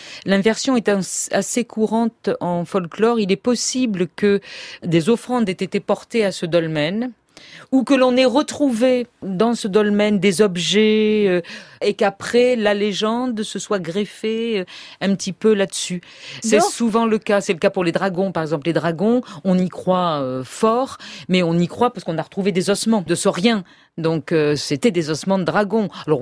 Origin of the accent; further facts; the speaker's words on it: Toulouse, Occitanie, France; Et oui, je suis native de Toulouse